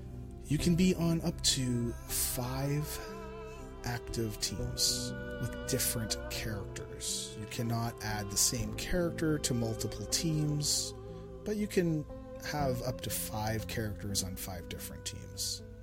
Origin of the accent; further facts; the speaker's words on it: Canada; Sorry, because I'm Canadian, so I gotta say sorry for everything.